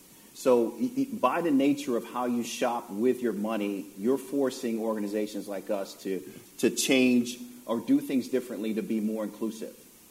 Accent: Jamaica; And I'm from Jamaica, and so I'm a little country of 3 million people.

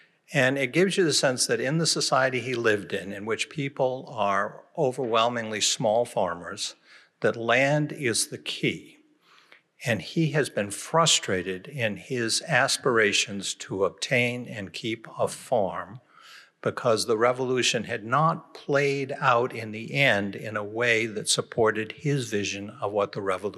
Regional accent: Maine, United States; Maine was a different place than it is now because history is constantly developing. But I really delighted by my family lived in rural s

